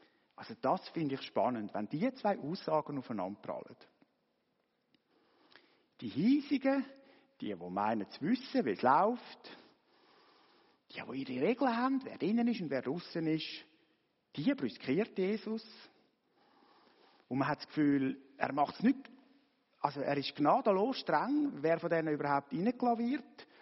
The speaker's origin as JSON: {"language": "German", "country": "Switzerland", "said": "ich als Schweizer kenne gleich noch ein bisschen Grenzen auf Deutschland"}